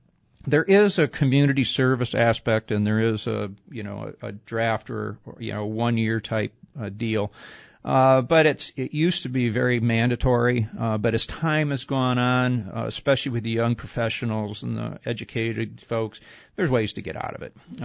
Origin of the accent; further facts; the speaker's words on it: Detroit, Michigan, United States; I'm from Detroit, so I'm a rock and roller.